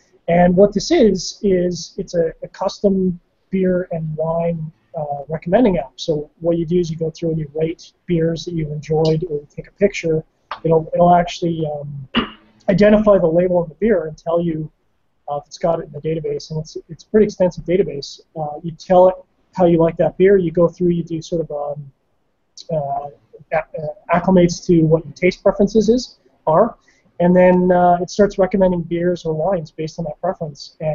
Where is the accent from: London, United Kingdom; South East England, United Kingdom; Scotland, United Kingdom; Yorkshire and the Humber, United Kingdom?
Scotland, United Kingdom; I'm Scottish and cheap